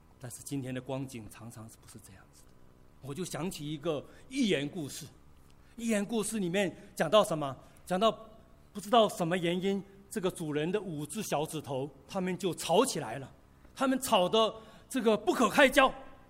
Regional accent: China; 今天我觉得我作为一个中国人，我们知道我们中国的民族性是什么

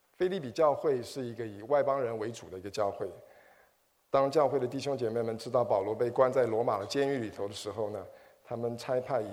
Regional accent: China; 我们可以了解我们中国人的思维哈。

